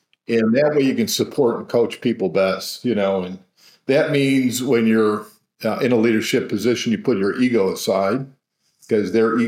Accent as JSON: {"language": "English", "town": "Rochester", "region": "New York", "country": "United States", "tie": "born or raised there", "said": "I grew up in Rochester, New York, and moved down here"}